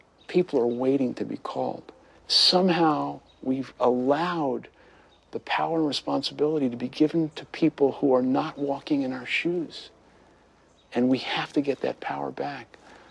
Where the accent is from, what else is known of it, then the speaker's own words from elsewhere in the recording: Brooklyn, New York, United States; I'm this kid from Brooklyn. It never leaves me.